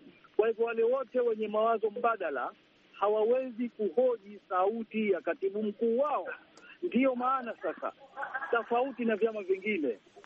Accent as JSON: {"language": "Swahili", "town": "Kangani", "region": "Pemba", "country": "Tanzania", "tie": "born or raised there", "said": "Mimi ni Mpemba kwetu Kangani na Mjimbini"}